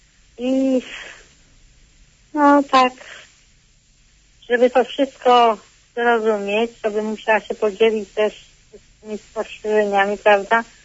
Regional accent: Konin, Greater Poland Voivodeship, Poland; Ja tutaj z tego jestem z Konina, tu mieszkam na Zatorzu.

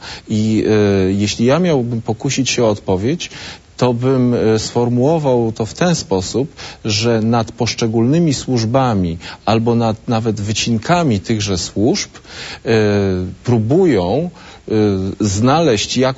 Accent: Lublin, Lublin Voivodeship, Poland; Na przykład w Lublinie, gdzie mieszkam, skąd pochodzę i pracuję

